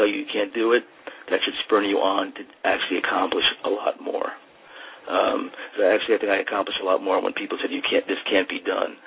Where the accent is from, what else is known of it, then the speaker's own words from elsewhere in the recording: New York, United States; born there; Yeah, I was born in Westchester County, which is 30 minutes outside north of New York City.